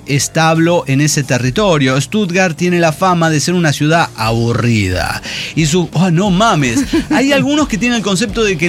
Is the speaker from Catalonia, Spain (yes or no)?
yes; Barcelona, Catalonia, Spain; sí, que venimos de Barcelona